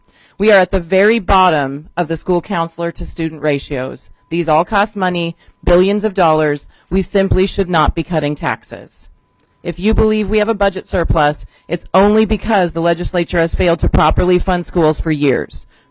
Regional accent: Grand Rapids, Minnesota, United States; I'm an English language arts teacher from Grand Rapids, Big Fork.

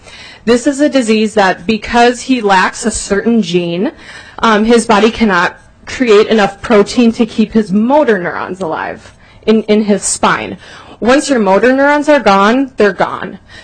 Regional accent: St. Paul, Minnesota, United States; I'm originally from St. Paul. I went to St. Paul Central High School.

